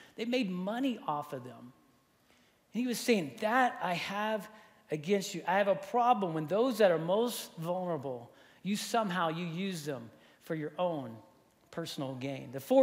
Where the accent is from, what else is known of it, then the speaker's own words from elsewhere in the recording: Texas City, Texas, United States; I grew up in Texas City, Texas. You don't get more Texan than that, right? That's where I grew up.